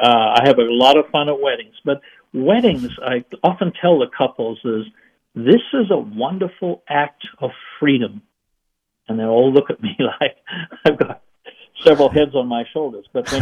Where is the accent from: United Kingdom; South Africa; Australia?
South Africa; moved away as an adult; I was born and raised in South Africa, the country in the bottom end of Africa, Nelson Mandela and so on. So born and raised in South Africa and completed my college education there.